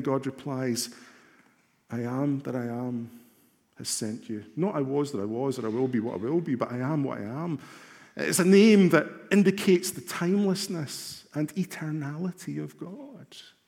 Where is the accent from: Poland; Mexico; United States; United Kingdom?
United Kingdom; Glasgow, Scotland; when I was a boy growing up in Glasgow in the church that we attended.